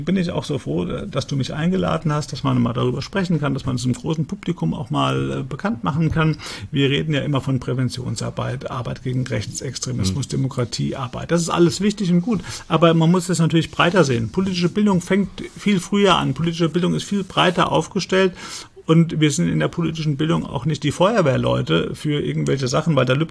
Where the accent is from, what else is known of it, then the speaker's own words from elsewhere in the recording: Frankfurt, Hesse, Germany; Ja, ich bin in Frankfurt im Heilig-Geist-Krankenhaus wirklich geboren. Ich bin in Frankfurt aufgewachsen. Ich bin den Goethe-Turm jeden Tag hochgekleppert. Ich bin da wirklich in Frankfurt-Oberrat an der Stadtgrenze zu Offenbach groß geworden.